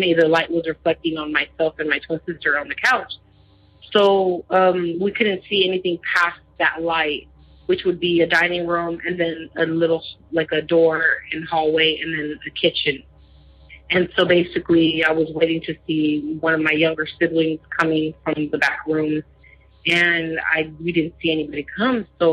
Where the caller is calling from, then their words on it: California, United States; I'm calling from California. And my experience started when I was 16 years old. I lived in Oakland, California at the time, 90th Avenue.